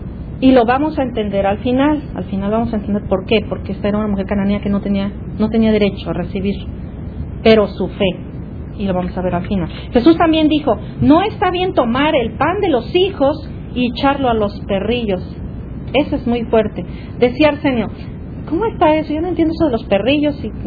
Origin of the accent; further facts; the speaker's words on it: Mexico; now in United States; Y todas las que estamos aquí, que venimos de México, sabemos lo que es un perro, ¿verdad?